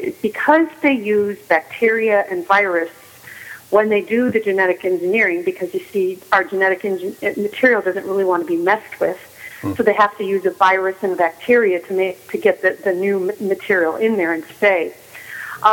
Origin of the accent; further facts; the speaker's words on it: Chico, California, United States; So I am here in Sunnyvale, and I'm not going to be back in my hometown of Chico until September 2nd.